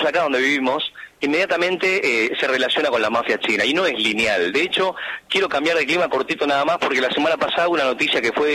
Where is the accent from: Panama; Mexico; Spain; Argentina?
Argentina; Buenos Aires; Yo soy de origen chino, claramente, pero de los 2 años estoy en Buenos Aires.